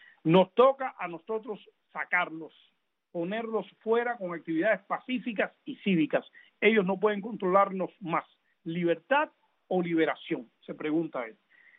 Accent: Cuba; si somos cubanos en este momento y queremos entrar sencillamente a nuestro país

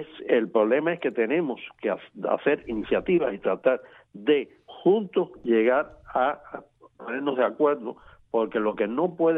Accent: United States; la principal meta nuestra como americanos es el restablecer nuevamente la clase media americana

